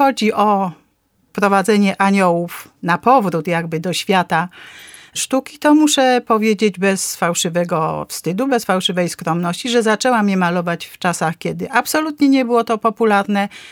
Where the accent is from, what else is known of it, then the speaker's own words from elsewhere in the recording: Zakopane, Lesser Poland, Poland; born there; Ja urodziłam się w Zakopanem.